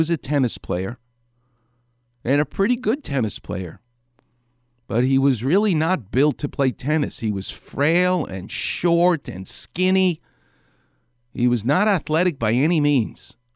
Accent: New York City, New York, United States; I'm from New York City.

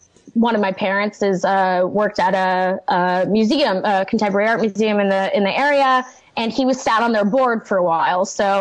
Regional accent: Washington, District of Columbia, United States; So, I grew up in Washington, D.C. My parents are both part of the art world in Washington, D.C.

